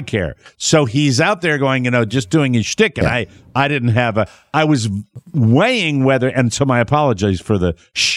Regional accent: Virginia, United States; Because my what I like to think of still is kind of my home state, Virginia, was sitting there.

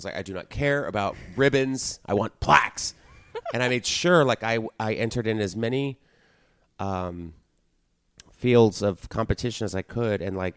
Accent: Texas, United States; No, but I grew up in Texas and I was always like the class clown and I was in theater

